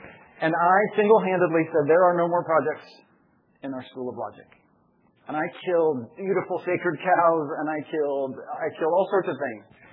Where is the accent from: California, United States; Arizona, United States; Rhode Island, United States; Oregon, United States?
Oregon, United States; moved away; I love to drive. I'm from Oregon, and I'm driving from when I moved to Texas, getting my dog, putting him in the Jeep, and I was driving all the way across the country.